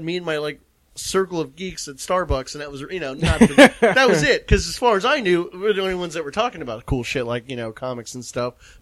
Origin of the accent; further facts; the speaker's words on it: Palm Beach, Florida, United States; I come from Palm Beach originally